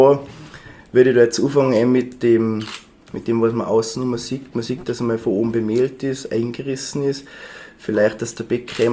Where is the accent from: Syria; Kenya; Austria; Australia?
Austria; Tyrol; Also ich wollte dann was typisches Tirolerisches bringen natürlich, weil das auch meine Heimat ist und jeder Tiroler ist wahrscheinlich ein bisschen heimatverbunden.